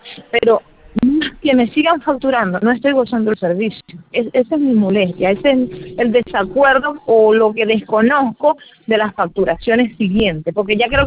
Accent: Venezuela; now in Peru; Yo soy venezolana radicada acá en el Perú

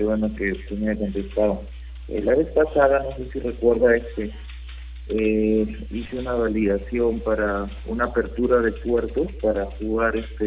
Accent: San Martín de Porres, Lima, Peru; No, soy de San Martín de Porres.

